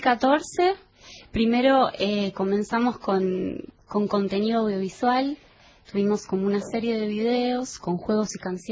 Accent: Buenos Aires Province, Argentina; Yo soy del conurbano bonaerense.

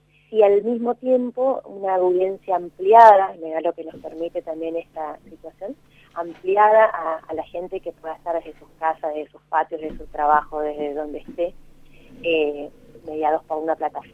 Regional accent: Barranqueras, Chaco, Argentina; somos de Barranqueras, tres mujeres en este caso

